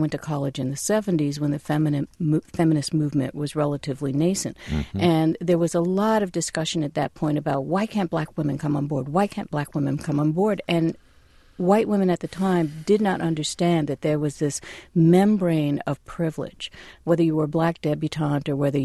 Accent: New Haven, Connecticut, United States; Well, I grew up in Connecticut in a little town called New Haven.

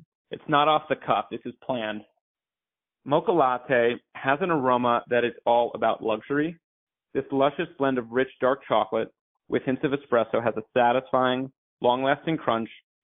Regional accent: Brooklyn, New York, United States; You know what my parents fed me when I was a kid growing up in Brooklyn was Häagen-Dazs coffee chip.

